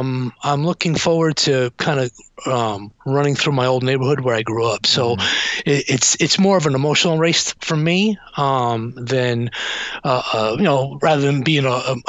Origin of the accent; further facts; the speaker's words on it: New York City, New York, United States; it's in my hometown. It's where I grew up, and it literally goes down the street where I hung out as a kid.